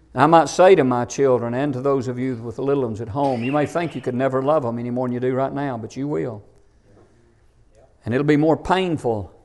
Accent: United States; born there; I love my country. I'm glad I was born in America.

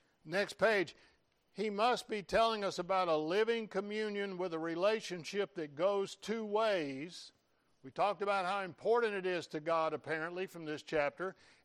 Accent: Florida, United States; I'm thinking, I'm from Florida. We need 1 inch a week just to let the grass grow.

